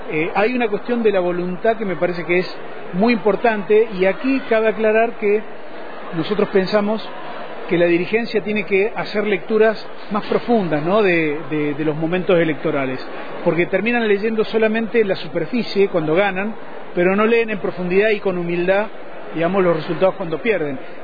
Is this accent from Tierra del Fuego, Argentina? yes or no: yes; Río Grande, Tierra del Fuego, Argentina; moved away as an adult; Mirá, hace 30 años yo salí de Río Grande, Tierra del Fuego, así que imagínate que me considero patagónico. He trabajado prácticamente en toda la Patagonia argentina.